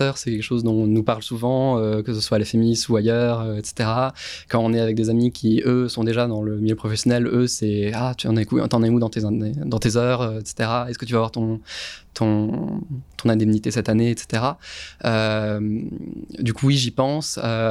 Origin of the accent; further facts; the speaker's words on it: Lyon, Auvergne-Rhône-Alpes, France; moved away as an adult; Je viens de Lyon à la base pour du coup suivre des études de cinéma